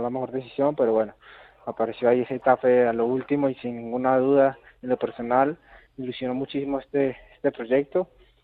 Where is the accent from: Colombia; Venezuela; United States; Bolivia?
Colombia; moved away as an adult; now in Huesca, Spain; Salí también a los 18 de Colombia aquí a Huesca